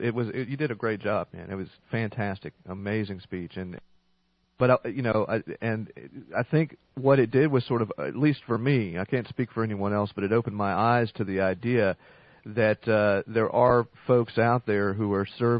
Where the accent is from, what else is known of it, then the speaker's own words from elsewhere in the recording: North Carolina, United States; I hail from North Carolina, which is a fairly there are liberal pockets here, but it's a fairly conservative state overall